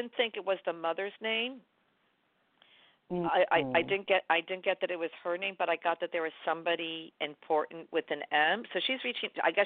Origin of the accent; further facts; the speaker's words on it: New York, United States; Now, listen, I'm a New Yorker. I don't know how to drive. I don't want to know how to drive.